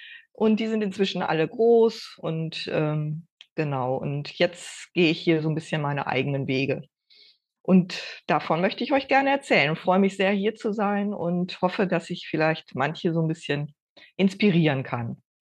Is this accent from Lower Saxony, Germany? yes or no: yes; Osnabrück, Lower Saxony, Germany; moved away as an adult; now in Höxter, Germany; Weserbergland in der Nähe von Höxter. Das seit über 35 Jahren. Bin eigentlich gebürtige Osnabrückerin und damals dann wegen Studium meines Mannes und so sind wir hier gelandet